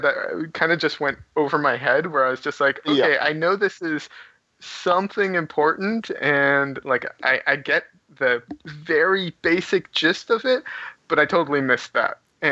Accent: Israel; now in United States; I grew up partially in Israel, so I'm missing a huge gap of like my childhood not being in America. So, and, you know, I'm also white

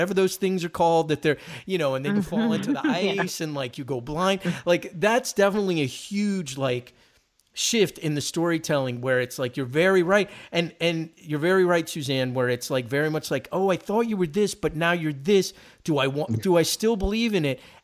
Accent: East Coast, United States; I'm sorry, we're all from the East Coast.

